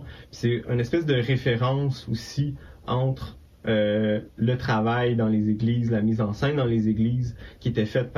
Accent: Quebec, Canada; qui m'appartient aussi en tant que Québécois

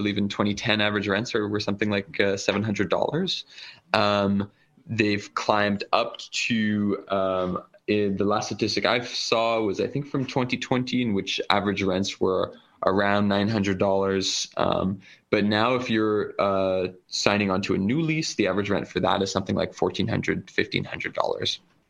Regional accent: Montreal, Quebec, Canada; I grew up in Montreal, and I also remember when rents weren't as high as they currently are.

